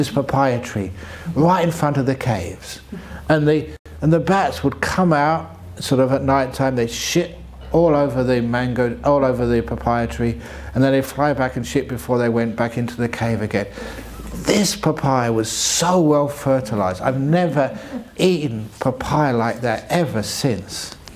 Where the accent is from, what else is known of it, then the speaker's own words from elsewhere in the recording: England, United Kingdom; born there; I was born in England.